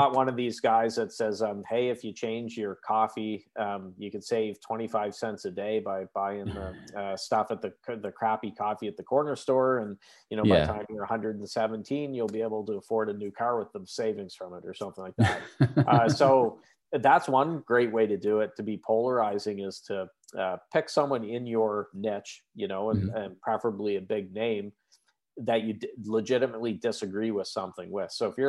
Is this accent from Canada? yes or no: yes; Canada; I'm Canadian. I'm a Canadian who doesn't follow the what Canadians are supposed to be like